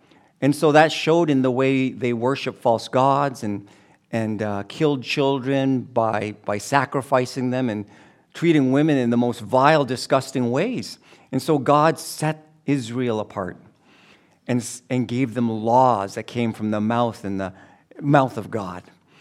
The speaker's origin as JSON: {"language": "English", "country": "Philippines", "said": "Some of you may not know, but I'm Filipino."}